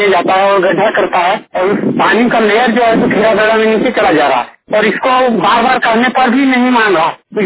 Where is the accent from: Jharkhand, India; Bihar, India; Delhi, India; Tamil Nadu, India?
Jharkhand, India; पंचायत चेता प्रखंड पचासी जिला धनबाद का निवासी हूँ।